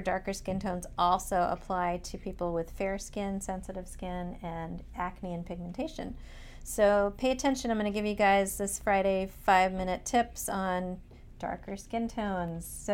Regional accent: Kenya; born there; Yes, and I'm from Kenya. You didn't know that I was born in Kenya.

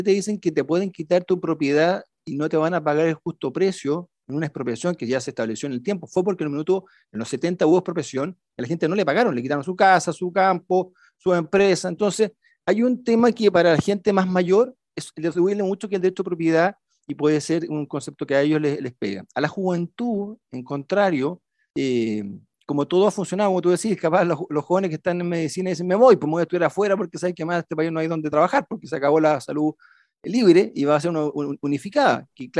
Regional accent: Chile; y lo hacíamos todos como chilenos.

